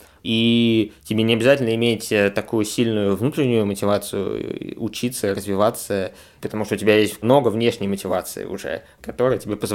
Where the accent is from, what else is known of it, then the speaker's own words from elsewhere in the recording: Moscow, Russia; мне повезло в том плане, что я родился и вырос в Москве